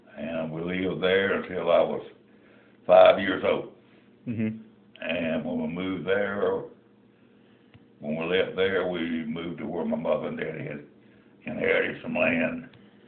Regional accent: Deep Run, United States; Well, that was when I was raised or born in the Deep Run area.

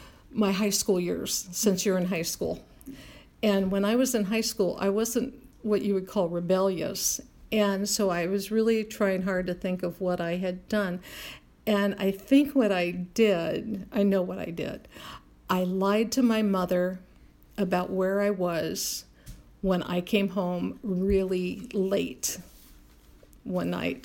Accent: Ohio, United States; When I was growing up in Ohio, I was born in 1946, so it was what I remember, the very early 50s.

